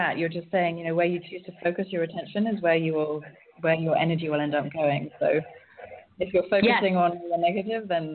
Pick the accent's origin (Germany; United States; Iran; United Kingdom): United Kingdom; England; like being English as well, I used to have this big thing about, you know, desire